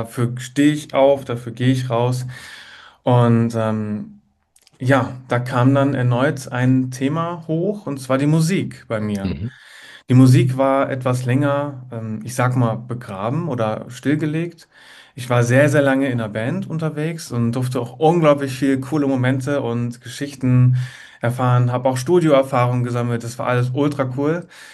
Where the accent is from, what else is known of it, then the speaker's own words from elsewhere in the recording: Salzgitter, Lower Saxony, Germany; Ich bin ja 32 Jahre alt und komme, ja, wie ich gesagt habe, aus Salzgitter.